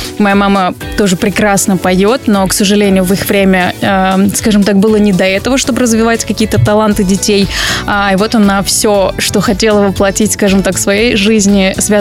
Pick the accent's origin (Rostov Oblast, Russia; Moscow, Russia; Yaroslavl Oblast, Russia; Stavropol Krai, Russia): Stavropol Krai, Russia; born there; Я родилась в Ставропольском крае